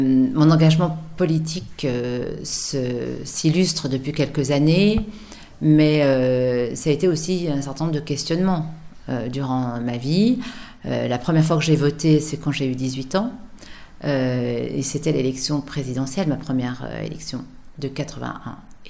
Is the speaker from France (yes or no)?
yes; Lyon, Auvergne-Rhône-Alpes, France; je suis née à Lyon et j'ai grandi ici, ce qui fait que c'est devenu mes racines. Et je me suis assumée comme citoyenne française à part entière.